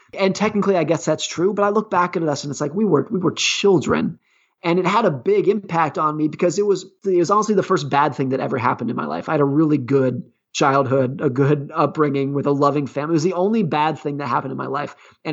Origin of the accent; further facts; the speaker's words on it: Lake Tahoe, California, United States; Yeah, so I grew up ski racing in Lake Tahoe, California. It was great. It's a great way to spend your teenage years.